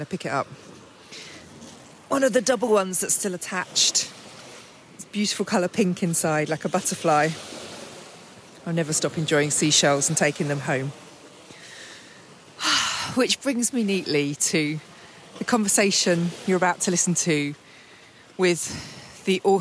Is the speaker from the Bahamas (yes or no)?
no; England, United Kingdom; you know, I'm English, as you can well tell.